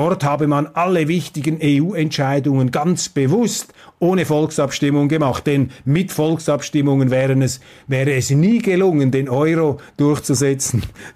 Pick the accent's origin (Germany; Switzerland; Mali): Switzerland; ich finde das sehr inspirierend, vor allem als Schweizer, wenn wir sehen, wie wir da auch über den Tisch gezogen werden